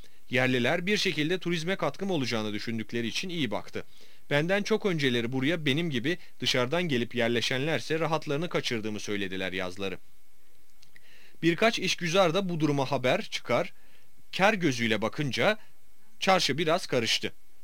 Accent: Istanbul, Turkey; Bir de benim hiç köyüm olmadı. İstanbul'da doğdum, büyüdüm. Babam da İstanbul'da doğmuş, büyümüş. Memleketi olan İnebolu'yu babamdan bile önce gidip gördüm çünkü çok merak ediyordum.

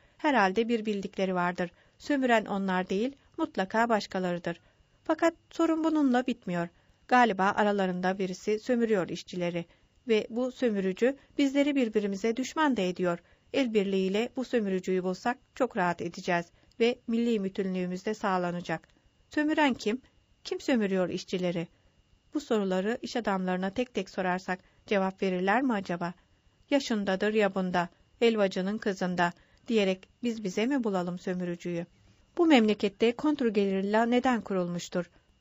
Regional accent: Ankara, Turkey; Ben Ankaralıyım.

